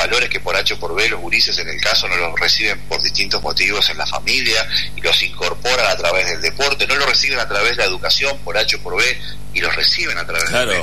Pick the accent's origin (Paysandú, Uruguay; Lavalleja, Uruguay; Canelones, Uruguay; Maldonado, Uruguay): Lavalleja, Uruguay; Minas; now in Montevideo, Uruguay; Soy de La Valleja, yo soy minuano. Ajá. Ya hace varios años que estoy acá en Montevideo